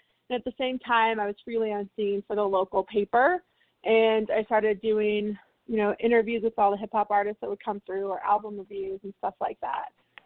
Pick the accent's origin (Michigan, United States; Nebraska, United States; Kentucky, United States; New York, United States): Nebraska, United States; Omaha; That's easy. I grew up in Omaha, Nebraska, of all places.